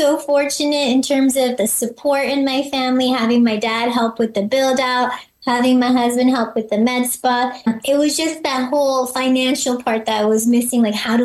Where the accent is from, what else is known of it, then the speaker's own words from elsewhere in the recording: Riverside, California, United States; Riverside, I was born and raised in Inland Empire.